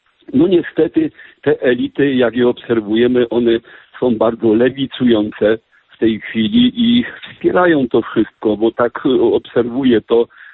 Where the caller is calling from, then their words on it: Chicago, Illinois, United States; Ja z Chicago.